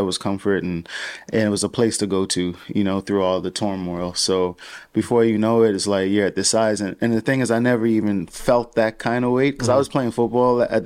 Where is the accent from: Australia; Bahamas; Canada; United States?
Bahamas; Well, I mean, I was born and raised in the Bahamas.